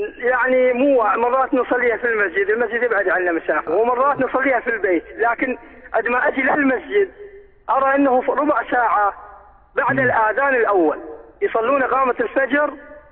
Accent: Iraq; عندنا في العراق

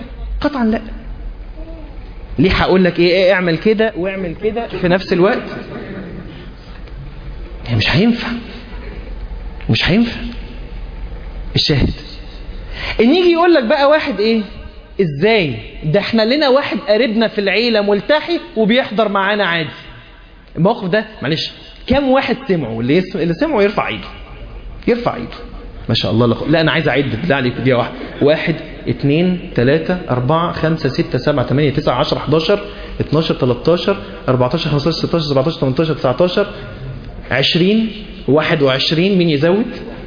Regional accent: Egypt; عندنا في مصر منتشر مسألة ان هو تبقى هي محجبة وبتلبس فستان سهرة

